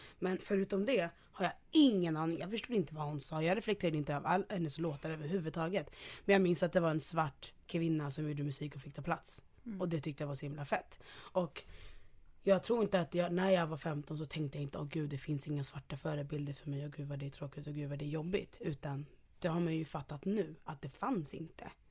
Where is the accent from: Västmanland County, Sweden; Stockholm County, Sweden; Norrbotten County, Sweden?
Stockholm County, Sweden; Fisksätra; Och att jag var från liksom Fisksätra, där det var knasigt hela tiden.